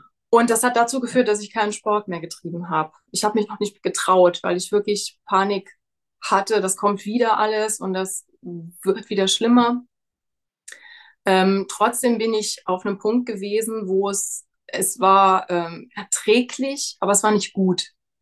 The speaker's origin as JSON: {"language": "German", "region": "Rhineland-Palatinate", "country": "Germany", "said": "Ich komme aus der Nähe von Trier. Das ist ein Deutschland"}